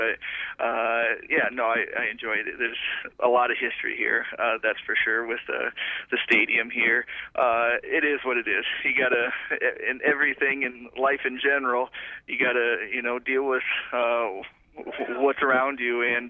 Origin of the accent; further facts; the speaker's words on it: Iowa, United States; Growing up in Iowa, you know, there's no for wrestling.